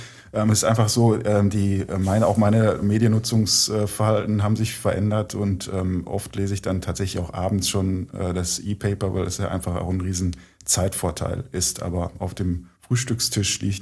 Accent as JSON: {"language": "German", "town": "Herne", "region": "North Rhine-Westphalia", "country": "Germany", "tie": "born there", "said": "Ich bin ja ein gebürtiger Herner."}